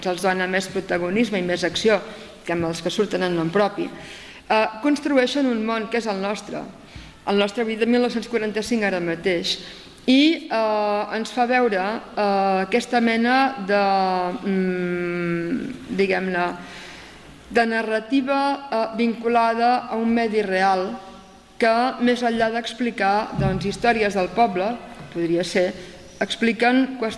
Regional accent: Sitges, Catalonia, Spain; més gràcia pels que som de Sitges

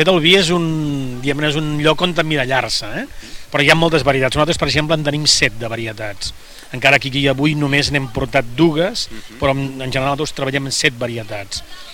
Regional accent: Vinaixa, Catalonia, Spain; Venim de Vinaixa, que és un dels pobles de la comarca de les Garrigues, Lleida.

